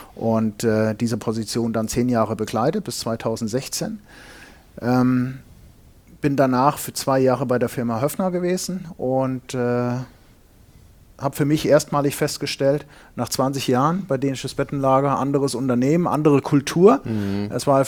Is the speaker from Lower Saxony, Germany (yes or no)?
no; Fulda, Hesse, Germany; ich komme gebürtig aus Hessen in Fulda